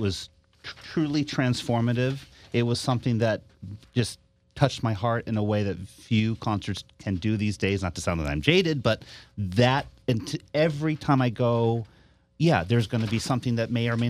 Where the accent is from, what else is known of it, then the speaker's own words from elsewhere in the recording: Las Vegas, Nevada, United States; also born or lived in Reno; I grew up here in Las Vegas and in Reno, and my family's not a musical family.